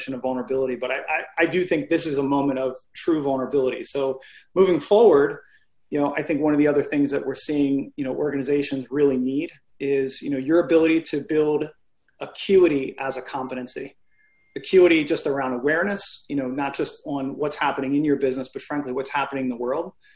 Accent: Baltimore, Maryland, United States; I grew up in Baltimore. I grew up in East Baltimore, most notably for where they shot The Wire.

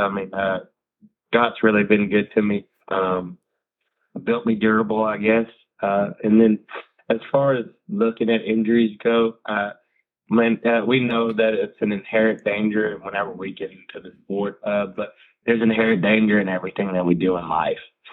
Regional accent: Baytown, Texas, United States

